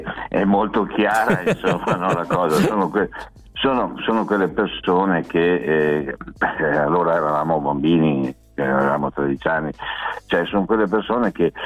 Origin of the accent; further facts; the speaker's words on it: Abano Terme, Veneto, Italy; now in Teolo, Italy; io vivo nei Colli Euganei, vicino ad Abano Terme. Sono di Abano Terme, ma mi sono trasferito un po' nei Colli qui a Teolo.